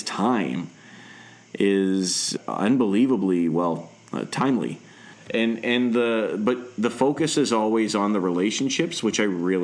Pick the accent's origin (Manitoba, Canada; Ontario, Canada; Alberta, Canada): Ontario, Canada; Toronto; No, I'm from Toronto. It's not going to sound right coming out of my mouth.